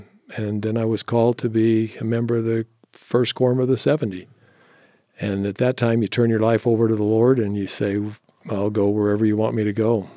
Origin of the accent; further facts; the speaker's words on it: Provo, Utah, United States; I'm a Provo guy. I grew up right here in Provo, Utah.